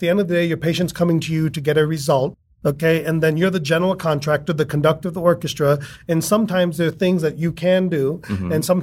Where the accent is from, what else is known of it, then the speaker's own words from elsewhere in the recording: United States; And what I find in America, and I'm American, I love American dentistry, I'd never want to live anywhere else